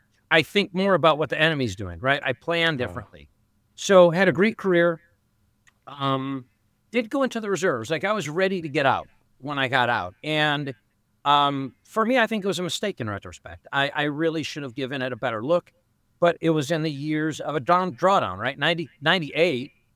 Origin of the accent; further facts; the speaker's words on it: Grand Rapids, Michigan, United States; So I was actually the first in the military from my family. I grew up in Grand Rapids, Michigan.